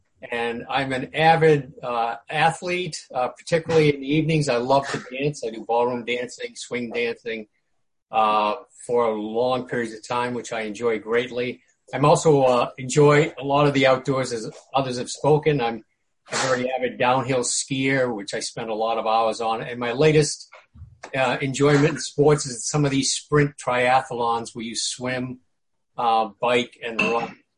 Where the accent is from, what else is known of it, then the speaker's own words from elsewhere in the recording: New Hampshire, United States; I'm from Seacoast, New Hampshire.